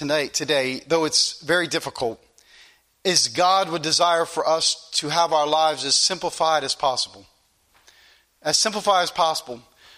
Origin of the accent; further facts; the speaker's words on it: Easton, United States; when I was born over there in Easton, and for the first part of my life, we lived over there.